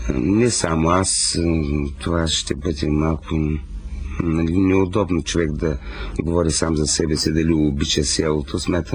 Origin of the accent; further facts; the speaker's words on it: Lyaskovets, Veliko Tarnovo Province, Bulgaria; born there; also born or lived in Shumen; Роден съм в Лясковец, родителите ми са скитали, много с тях. И аз учил съм в много села и градове.